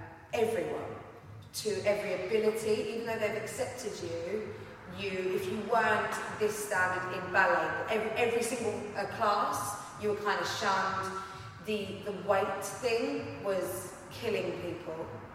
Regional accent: Ilford, London, United Kingdom; Yeah, Ilford. Yeah, yeah.

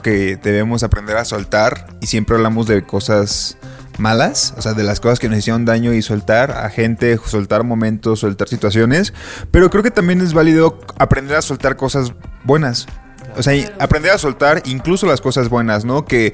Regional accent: Colima, Mexico; now in Mexico City, Mexico; Me pasó con los amigos cuando me mudé a la Ciudad de México. Que siempre, como los primeros meses que estaba acá y que no conocía a nadie, decía, ay Dios, es que en serio quiero volver a Colima

